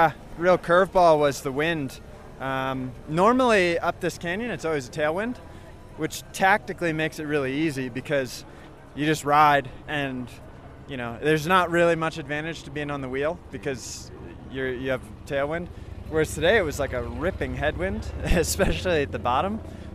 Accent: Virginia, United States; I want a bike race in Virginia too, my home state.

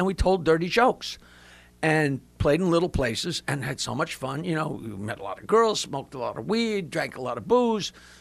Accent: United States; I figured I grew up in America. You grew up in America.

